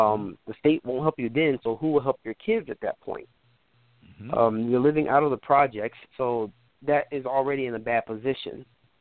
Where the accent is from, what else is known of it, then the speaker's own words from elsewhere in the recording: United States; born there; It is Nigerian. Granted, I was born here in the States, so I'm third generation Nigerian.